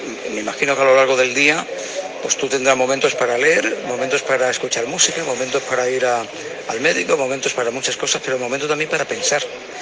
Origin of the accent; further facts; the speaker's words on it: Marbella, Andalusia, Spain; orgullosos estamos los marbelleros